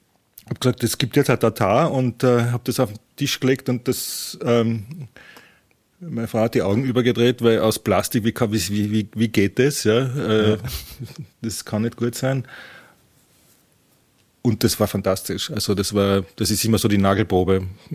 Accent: Burgenland, Austria; weil wir als Burgenländer wissen, was die Tiroler machen

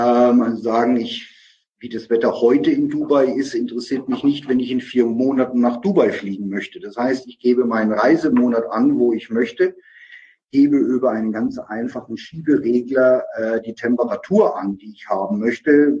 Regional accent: Nuremberg, Bavaria, Germany; aus meiner Heimatstadt Nürnberg-Fürth

